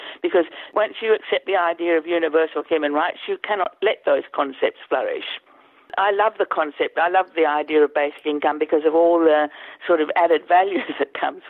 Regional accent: Australia; born there; I was born in Australia

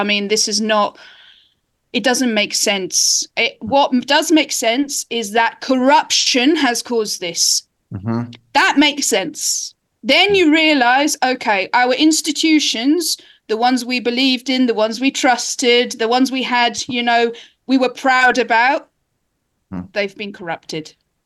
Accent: London, United Kingdom; I'm a Londoner. I will tell you.

